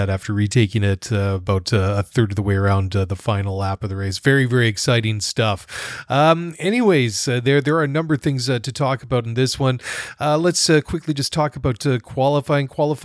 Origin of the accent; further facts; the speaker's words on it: Vancouver, British Columbia, Canada; I come from Vancouver, BC, and we get our fair share of dark skies and bad heavy rain like that.